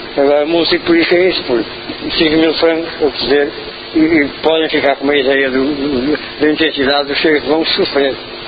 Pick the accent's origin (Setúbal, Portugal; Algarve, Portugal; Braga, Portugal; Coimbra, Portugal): Coimbra, Portugal; Figueira da Foz; Eu venho do Conselho da Figueira da Foz, onde há duas unidades industriais da empresa Lusiaco.